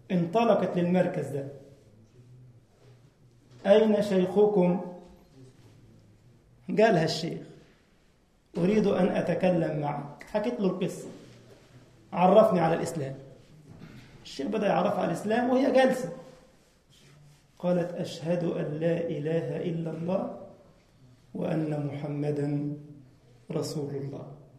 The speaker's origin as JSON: {"language": "Arabic", "country": "Egypt", "said": "عندنا في مصر منتج يا شيخ محمد كده طيب"}